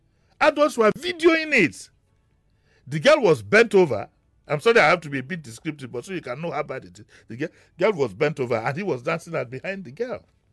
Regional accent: Lagos, Nigeria; when I was growing up in Lagos, I don't think I saw a dead body until the day my grandmother died.

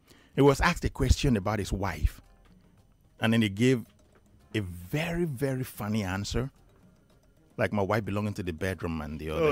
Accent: Nigeria

